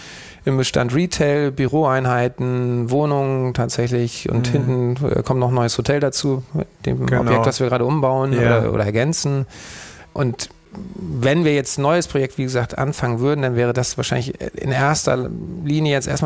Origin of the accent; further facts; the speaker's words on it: Schleswig-Holstein, Germany; now in Hamburg, Germany; Also 2005 bin ich irgendwann nach Hamburg, weil ich gerne in die Großstadt wollte. Ich komme vom Land, aus Schleswig.